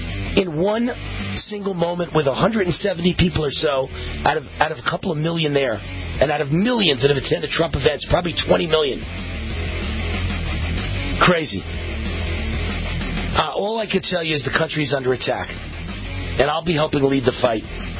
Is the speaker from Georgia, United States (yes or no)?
no; New York City, New York, United States; literally my hometown, the greatest city in the world, New York City is now a wasteland.